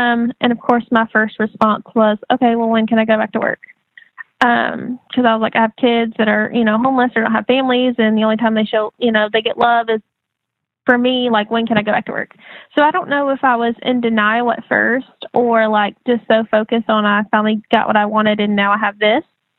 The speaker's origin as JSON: {"language": "English", "region": "Georgia", "country": "United States", "said": "Yeah. So I'm from Georgia."}